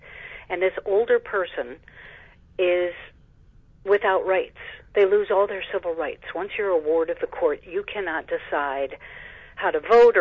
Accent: New Mexico, United States; especially a problem in my home state of New Mexico.

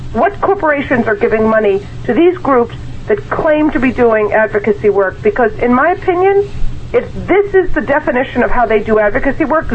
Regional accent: Massachusetts, United States; I'm from Massachusetts.

